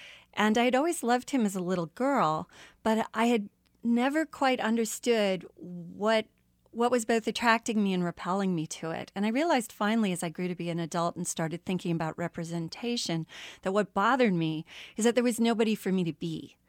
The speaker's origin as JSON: {"language": "English", "region": "Iowa", "country": "United States", "tie": "born or raised there", "lives_now": "Kansas, United States", "said": "I grew up in Iowa, which is really flat. I mean, we think Kansas is flat, but out here on the east side, we're not."}